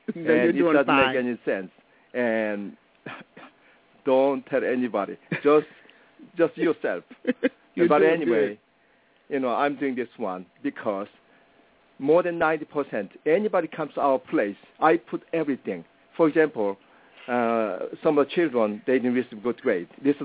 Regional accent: South Korea; When I grew up in Korea

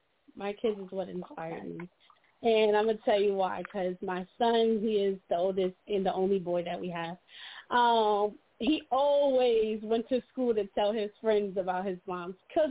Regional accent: Long Island, New York, United States; Long Island. I'm from Long Island.

